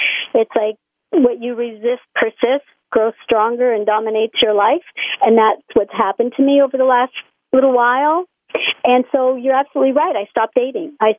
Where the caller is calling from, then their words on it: Toronto, Ontario, Canada; Today I'm calling from Toronto, Ontario, because I'm at my son's place today.